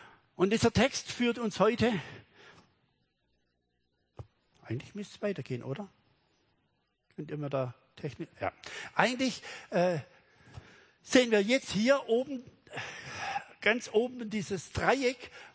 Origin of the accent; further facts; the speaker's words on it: Gundelshausen, Baden-Württemberg, Germany; ich komme aus dem Schwarzwald. Für diejenigen, die mich nicht kennen, einem wunderschönen kleinen Ort Gundelshausen mit, ich übertreibe immer ein bisschen, mit 100 Einwohnern.